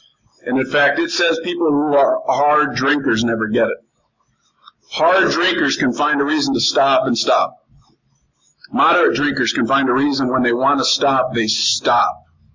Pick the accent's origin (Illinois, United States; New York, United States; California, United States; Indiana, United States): Illinois, United States; Chicago; I grew up in Chicago.